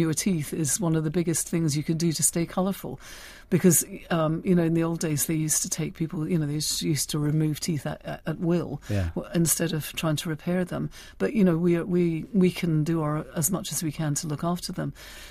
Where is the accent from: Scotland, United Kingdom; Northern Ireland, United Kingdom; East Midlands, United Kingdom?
Scotland, United Kingdom; I grew up in the Highlands of Scotland.